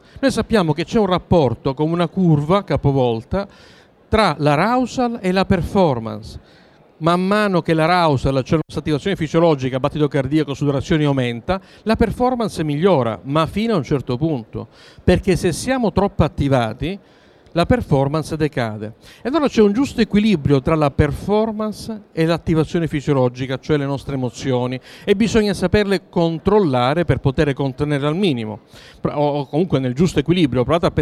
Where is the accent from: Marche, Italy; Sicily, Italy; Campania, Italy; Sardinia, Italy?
Sicily, Italy; Palermo; Da buon palermitano, ovviamente si vede perché si vende.